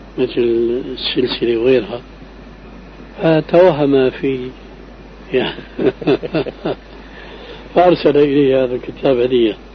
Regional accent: Syria; هذا قديم وظاهر كما يقولون عندنا في الشام

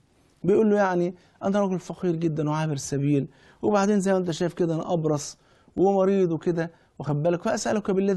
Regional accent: Egypt; زي قروش عندنا في مصر مثلا

